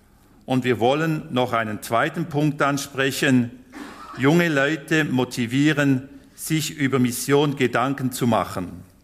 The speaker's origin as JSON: {"language": "German", "region": "Grand Est", "country": "France", "tie": "born or raised there", "accent": "Basel German and Alsatian", "said": "Ich bin aufgewachsen als Schweizer im Elsass und habe eine Mischung von Baslerisch und Elsässisch."}